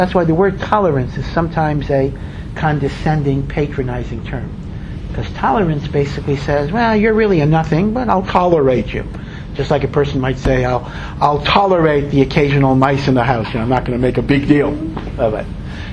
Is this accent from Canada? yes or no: no; Jerusalem, Jerusalem District, Israel; I come from Yerushalayim, which, you know, the epicenter of all machlokas of all kinds.